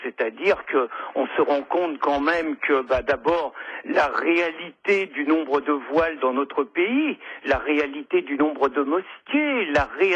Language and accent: French; France; moi je suis français, je suis laïque